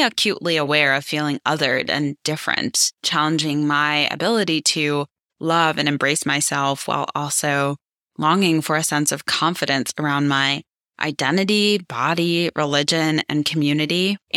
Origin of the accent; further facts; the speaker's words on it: St. Louis, Missouri, United States; also born or lived in New York City; I was born in New York, but then my family relocated to the Midwest, to St. Louis, when I was 5, and I spent my childhood really in the Midwest from kindergarten to senior year of high school.